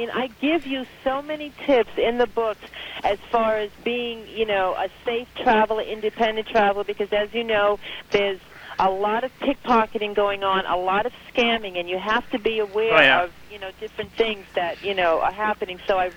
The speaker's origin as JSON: {"language": "English", "town": "Manhattan", "region": "New York", "country": "United States", "tie": "born or raised there", "said": "I'm from Manhattan, born and raised in Manhattan."}